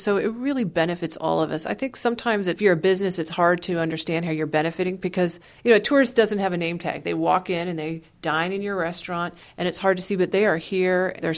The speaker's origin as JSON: {"language": "English", "town": "Salina", "region": "Kansas", "country": "United States", "tie": "born or raised there", "also_born_or_lived": "Los Angeles", "lives_now": "Wichita, United States", "said": "I grew up in Salina, and I'm a graduate of the University of Kansas. And upon graduation, headed to California, and I've been in Los Angeles for about 23 years. And last August, moved back to Wichita."}